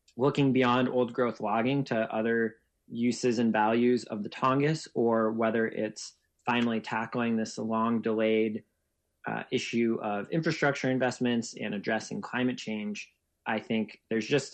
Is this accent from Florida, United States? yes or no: no; Ketchikan, Alaska, United States; born there; now in Sitka, United States; I was born in Ketchikan and live in Sitka, and had just moved to Juneau